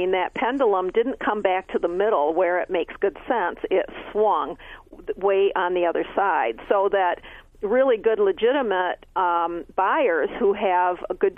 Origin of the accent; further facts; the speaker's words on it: Michigan, United States; I'm from Michigan, and in Michigan, we have been in a down market for maybe 3 or 4 years.